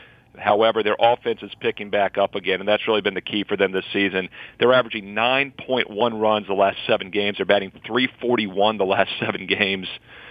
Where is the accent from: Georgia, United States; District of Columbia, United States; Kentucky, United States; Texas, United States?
District of Columbia, United States; See, I grew up near Georgetown, and I knew Georgetown was a good school